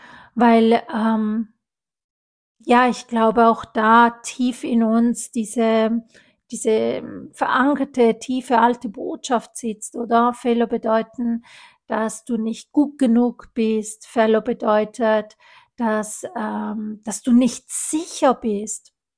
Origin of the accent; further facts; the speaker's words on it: Italy; ich bin ja Italienerin